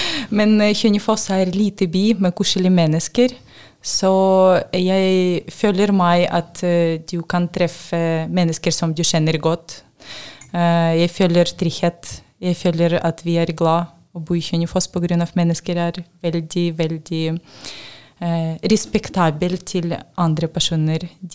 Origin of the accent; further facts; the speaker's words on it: Ukraine; Norwegian is a second language; now in Norway; Jeg flyktning fra Ukraina. Jeg kommer fra Ukraina for snart 4 år, tror jeg. I 12. mai det skal bli 4 år. Ja, så jeg bodde i Norge 4 år allerede.